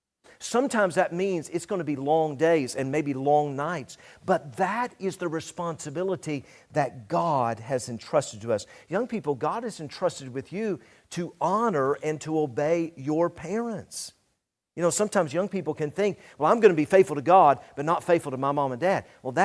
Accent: Tennessee, United States; Now when I grew up in Tennessee, we used to say the word, well, I reckon so, all right?

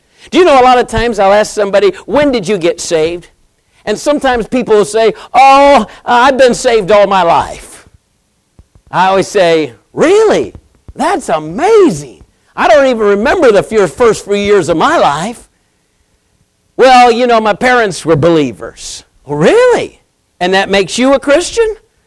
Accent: Winston-Salem, North Carolina, United States; born there; I was born in the Baptist hospital in Winston-Salem, North Carolina

